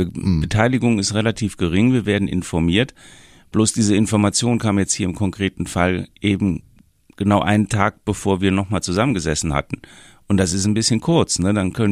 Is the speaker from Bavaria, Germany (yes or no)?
no; Bonn, North Rhine-Westphalia, Germany; Ich bin gebürtiger Bonner und habe mein Büro in Siegburg.